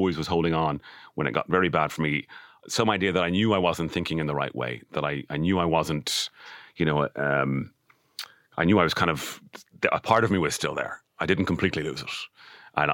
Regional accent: Dublin, Leinster, Ireland

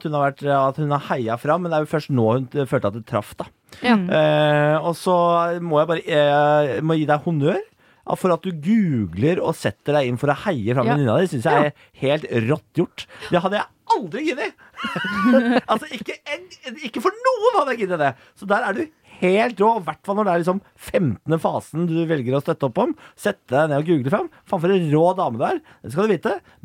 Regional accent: Moss, Østfold, Norway; Jeg vet ikke, jeg sier det, jeg er fra Moss.

